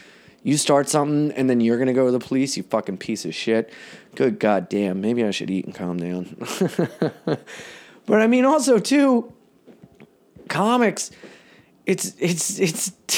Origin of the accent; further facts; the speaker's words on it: Delaware, United States; I'm from Delaware, bitch.